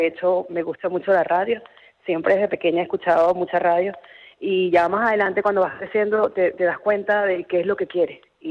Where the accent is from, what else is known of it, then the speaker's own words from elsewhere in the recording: Venezuela; now in Spain; Aunque no soy de España, yo soy de Venezuela.